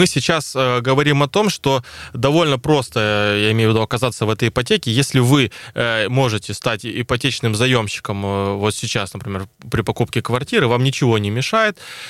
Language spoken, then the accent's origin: Russian; Crimea, Ukraine; я родился в Крыму.